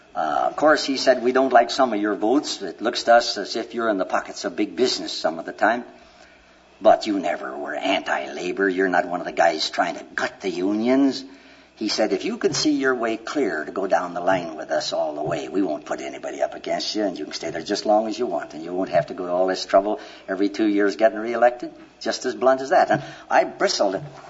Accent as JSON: {"language": "English", "region": "Minnesota", "country": "United States", "said": "I come from Minnesota, where we have wonderful football fans"}